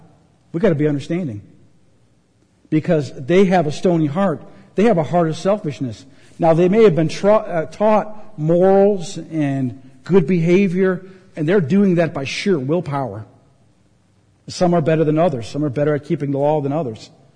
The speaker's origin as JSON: {"language": "English", "region": "Minnesota", "country": "United States", "moved": "yes", "said": "and I'm from Minnesota, we got snow and we got salt on the roads, and we were driving to Canada"}